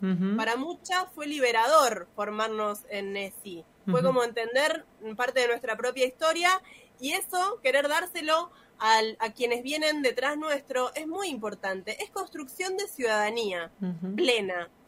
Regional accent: Tigre, Buenos Aires Province, Argentina; Yo soy del Tigre, de Buenos Aires.

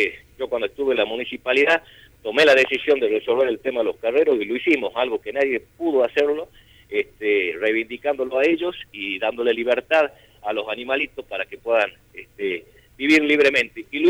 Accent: Salta, Argentina; yo a diferencia de él soy salteño, a diferencia de él soy salteño.

